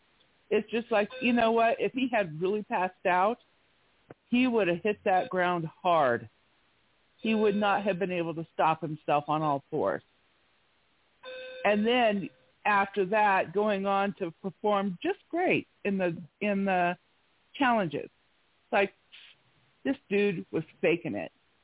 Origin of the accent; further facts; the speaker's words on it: Canada; I'm the Canadian and, I don't know.